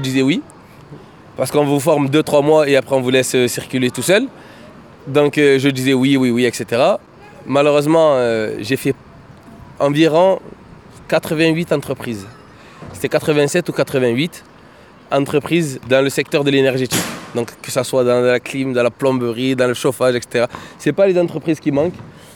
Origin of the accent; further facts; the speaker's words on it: Marseille, Provence-Alpes-Côte d'Azur, France; j'ai grandi à Castellane. Maternelle, Castellane. Primaire, Castellane. Collège, Castellane.